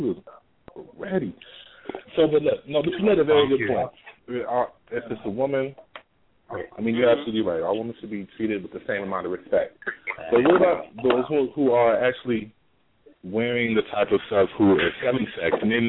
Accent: California, United States; I'm from Cali. Okay. But I'm from Northern Cali. I'm between the Bay Area, right, Sacramento.

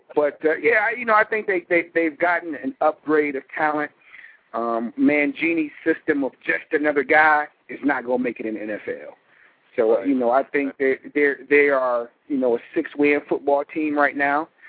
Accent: Cleveland, Ohio, United States; I'm from Ohio. I'm a Cleveland guy

